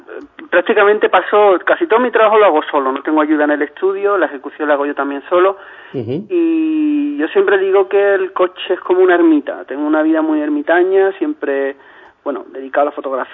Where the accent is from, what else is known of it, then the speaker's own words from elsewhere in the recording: Linares, Andalusia, Spain; Yo soy, por ejemplo, de una zona del norte de Jaén, yo nací en Linares, y te aseguro que tengo más de mesetario y de castellano que de gaditano.